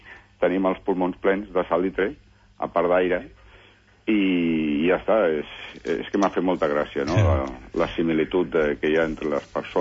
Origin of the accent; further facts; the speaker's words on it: Barcelona, Catalonia, Spain; perquè soc de la Barceloneta i sempre he estat allà a la platja